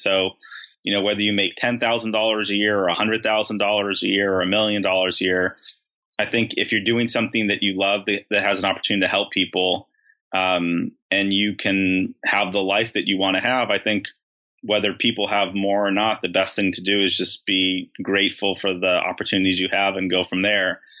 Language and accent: English; Beverly Hills, California, United States; we grew up in Beverly Hills. I grew up in Beverly Hills. My brother and sisters grew up in New York.